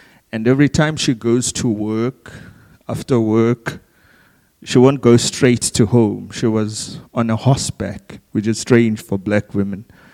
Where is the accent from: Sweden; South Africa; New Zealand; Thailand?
South Africa; Eastern Cape; When I want to be fancy, I tell people I'm from King Williamstown. But I'm not from King. I'm from around King Williamstown.